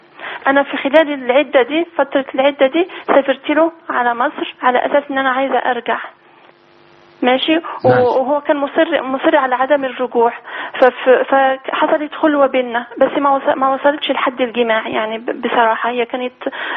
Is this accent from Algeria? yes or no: yes; Algeria; moved away as an adult; now in Egypt; أنا من بلد من الجزائر وتعرفت على شخص مصري وسافرت له على مصر وتجوزنا.